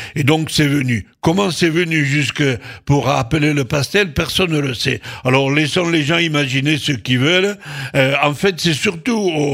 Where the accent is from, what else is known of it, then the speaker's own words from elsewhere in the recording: Southern France, France; j'ai le droit de parler en tant que méridional